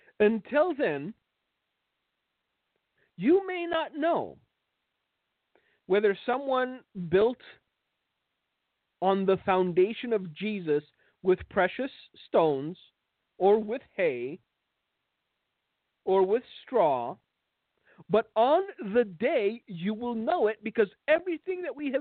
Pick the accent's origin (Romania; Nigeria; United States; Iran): Romania; In my home country, there's a very old Gothic church, and it's widely known as the Black Church. This church is located in the city of Brasov